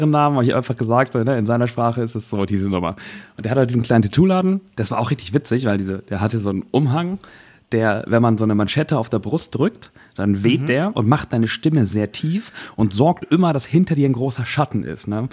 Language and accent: German; Northern Germany, Germany; für mich als Norddeutscher, der, weiß ich nicht, auch nicht so mit Dialekten und so vorher irgendwie in Kontakt getreten ist